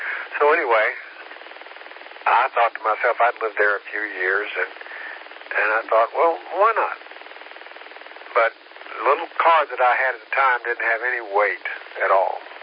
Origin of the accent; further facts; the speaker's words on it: Tennessee, United States; I grew up in Tennessee. We had some snows there. We had some epic snows there, you know.